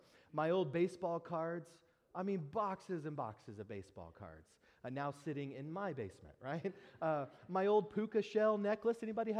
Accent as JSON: {"language": "English", "town": "Dallas", "region": "Texas", "country": "United States", "tie": "born or raised there", "said": "Now, I grew up in the Dallas, Texas area, which means the Dallas kind of sports teams are my teams."}